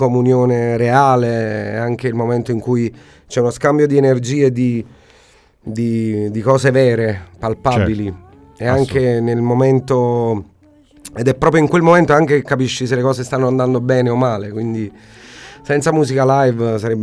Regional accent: Naples, Campania, Italy; Sono napoletano e quindi la musica classica napoletana l'ho sempre portata dentro, ascoltata proprio nelle mura di casa.

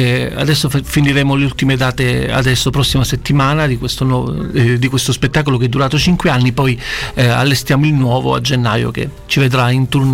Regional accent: Castrovillari, Calabria, Italy; now in Rome, Italy; Io sono di Castrovillari, provincia di Cosenza.

